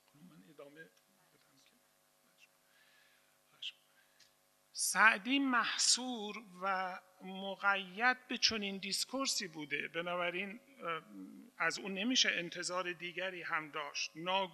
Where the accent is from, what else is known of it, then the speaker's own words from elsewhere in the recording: Iran; منم هم ایرانی هستم، هم زبانم فارسی است، هم فرهنگم ایرانی است، خیلی هم بهش افتخار میکنم